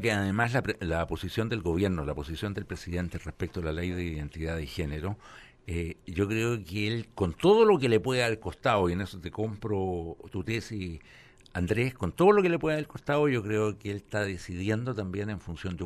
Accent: Valparaíso, Chile; Yo soy ratón de Valparaíso

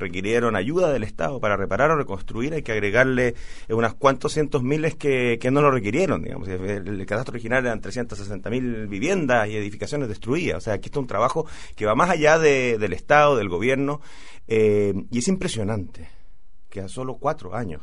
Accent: Chile; dejemos la cosa política atrás y miremos como chilenos

